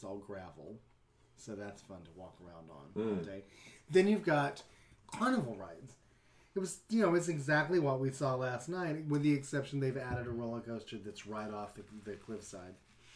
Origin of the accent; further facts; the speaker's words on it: Maggie Valley, North Carolina, United States; But we've got a theme park in my hometown that's been around for, I don't know, longer than I've been alive. Called Ghost Town in the Sky, Maggie Valley.